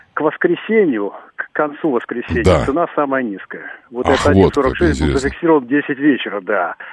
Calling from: Finland; Из Финляндии.

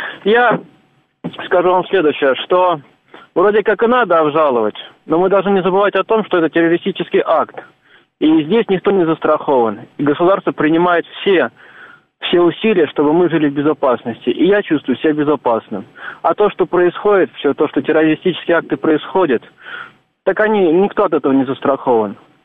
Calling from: Bryansk, Bryansk Oblast, Russia; я из Брянска.

